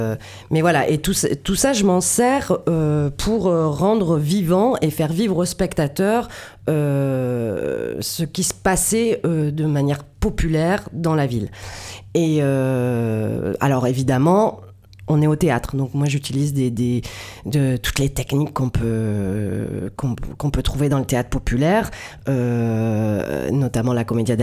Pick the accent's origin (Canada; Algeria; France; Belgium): France; Marseille, Provence-Alpes-Côte d'Azur; Et moi, je suis, en tant que Marseillaise